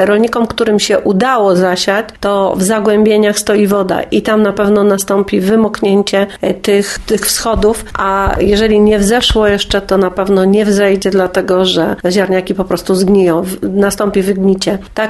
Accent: Pomeranian Voivodeship, Poland; jak w tym roku spadło tutaj u nas na Kaszubach i nie tylko, na północy

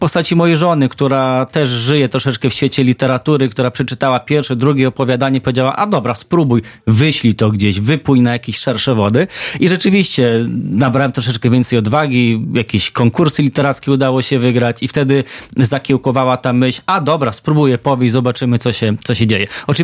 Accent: Bydgoszcz, Kuyavian-Pomeranian Voivodeship, Poland; now in Gdańsk, Poland; Pochodzę z Bydgoszczy. Miałem krótki epizod w Toruniu, pojawiła się też Hiszpania, ale od, myślę, na szybko licząc 9 lat już w Gdańsku na stałe zakorzeniony jest kredyt, więc jakby już się stąd nie ruszam

